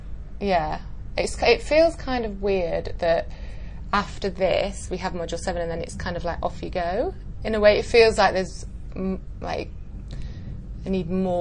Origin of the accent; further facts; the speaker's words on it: Sheffield, Yorkshire and the Humber, United Kingdom; also born or lived in London; now in Singapore; Yeah, from the north of England, place called Sheffield